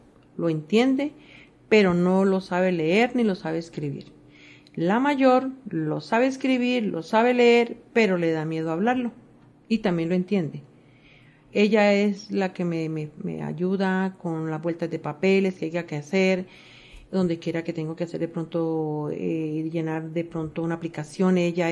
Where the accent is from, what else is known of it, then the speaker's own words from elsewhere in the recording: Colombia; now in Colorado Springs, United States; soy de Colombia. Llevo aquí en los Estados Unidos, en Colorado Springs, llevo año y medio.